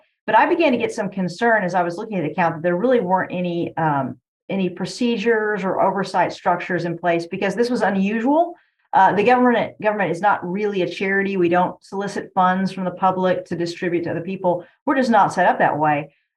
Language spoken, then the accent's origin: English; Kentucky, United States; because I'm from Eastern Kentucky. I saw what the floods did in my region.